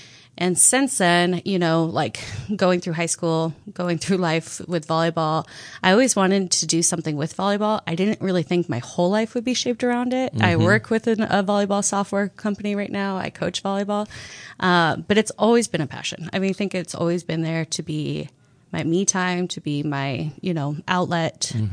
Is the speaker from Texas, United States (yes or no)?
no; Lincoln, Nebraska, United States; So I am from Lincoln, born and raised. Grew up in the St. Peter's Parish